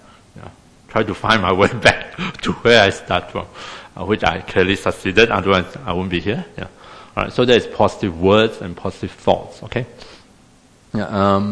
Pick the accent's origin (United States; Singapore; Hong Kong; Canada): Singapore; And then being Singaporean, when I first heard the bush, bush in Singapore is like a scrub, right?